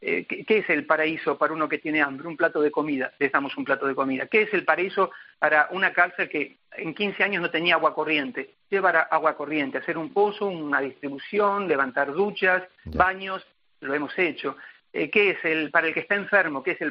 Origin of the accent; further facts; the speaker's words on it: Argentina; no tengo pensado volver a la Argentina. Me considero ya africano, me considero parte de ellos, pienso como ellos, siento como ellos